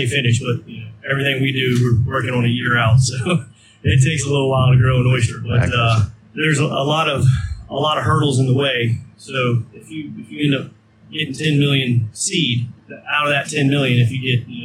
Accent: Charleston, South Carolina, United States; so I was born and raised in Charleston. I raised in the old village, grew up on the water all the time.

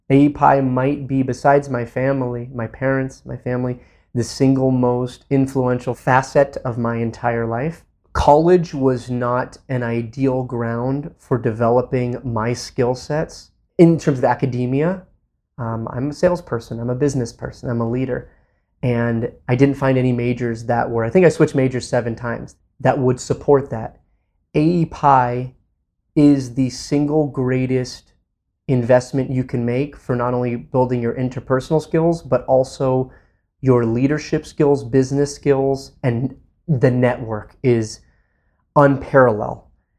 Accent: California, United States; I grew up in the Bay Area, in a small town with no movie theater, no mall, 27 parks, like a kibbutz.

